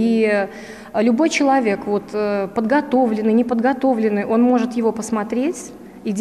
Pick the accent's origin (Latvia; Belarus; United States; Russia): Belarus; moved away as an adult; now in Switzerland; когда мы, уехав из Белоруссии далеко в Швейцарию, увидели здесь родной канал